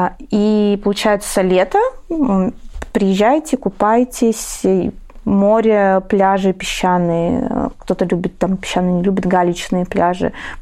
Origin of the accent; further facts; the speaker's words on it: Saint Petersburg, Russia; я сама из Санкт-Петербурга